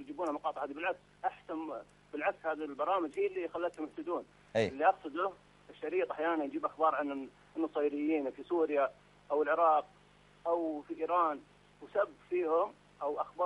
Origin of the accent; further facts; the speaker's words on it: Riyadh, Riyadh Province, Saudi Arabia; أنا من الرياض.